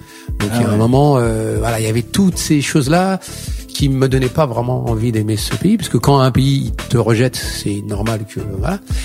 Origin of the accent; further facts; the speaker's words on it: France; vrai que c'est là-bas que j'ai compris que j'étais d'abord français.